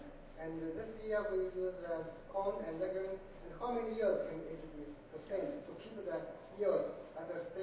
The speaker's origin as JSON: {"language": "English", "country": "China", "second_language": "English", "said": "I'm from China."}